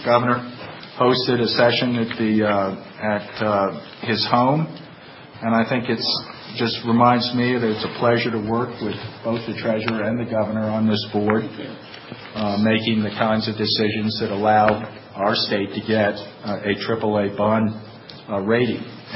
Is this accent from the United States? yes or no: yes; Takoma Park, Maryland, United States; Tacoma Park, I started out, it's my hometown